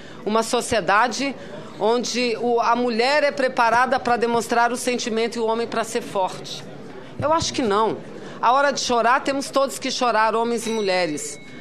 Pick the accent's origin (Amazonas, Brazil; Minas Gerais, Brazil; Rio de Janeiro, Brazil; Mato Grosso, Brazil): Amazonas, Brazil; Eu venho lá da Amazônia